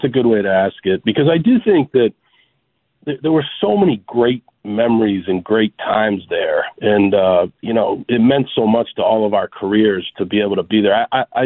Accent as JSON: {"language": "English", "town": "Andover", "region": "Massachusetts", "country": "United States", "tie": "born or raised there", "said": "I grew up a half an hour north of here. I grew up in Andover. I went to St. John's Prep up in Danvers. I love Boston."}